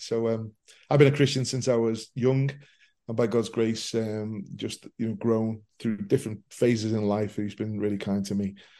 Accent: Liverpool, North West England, United Kingdom; So I'm born and bred in Liverpool.

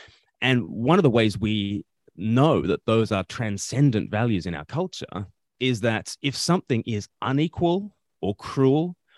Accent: Australia; moved away; Well, I grew up in Australia and I had no idea how sweetly Australia smelt until I left Australia

